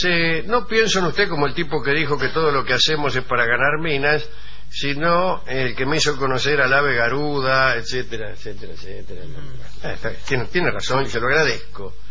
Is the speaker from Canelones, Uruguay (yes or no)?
yes; Sauce, Canelones, Uruguay; Soy de Sauce, Canelones.